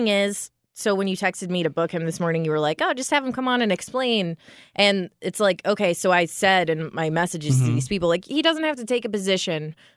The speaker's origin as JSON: {"language": "English", "region": "Illinois", "country": "United States", "said": "I'm from Illinois, too, and I'm sure it's not just that, but it's like small town mentality."}